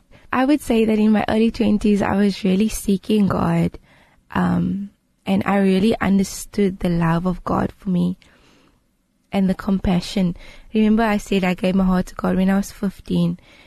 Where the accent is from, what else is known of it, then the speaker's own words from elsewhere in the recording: Pretoria, Gauteng, South Africa; I mean, I'm from Pretoria, and it's amazing.